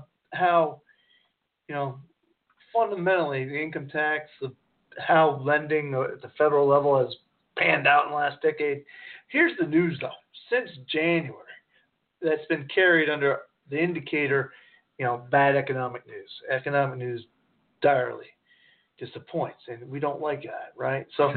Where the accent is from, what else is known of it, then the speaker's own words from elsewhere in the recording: New England, United States; I come from New England, and when the spring came, the ground thawed, the snow was off, we'd be playing marbles.